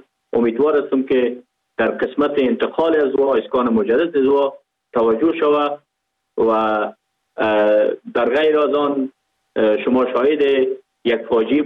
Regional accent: Pakistan; born or raised there

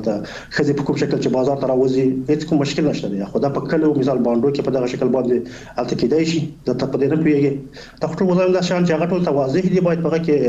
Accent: Afghanistan; الحمدلله موږ تاسو افغانان یو، مسلمانان یو، خپلې ټولنې پیژنو.

